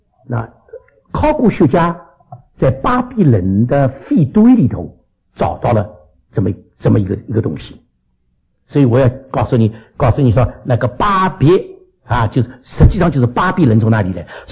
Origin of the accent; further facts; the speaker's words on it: Canada; 显明我们并不比你们美国人差，我们加拿大人也造